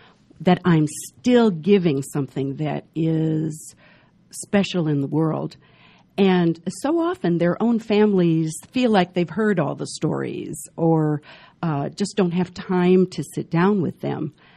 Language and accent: English; Illinois, United States; I am originally from Illinois, and my degrees are in communications and urban studies.